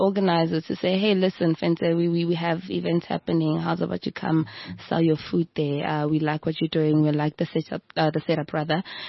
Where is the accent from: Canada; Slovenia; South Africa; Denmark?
South Africa; Pretoria, Gauteng; So far, I've just been popping up in Pretoria.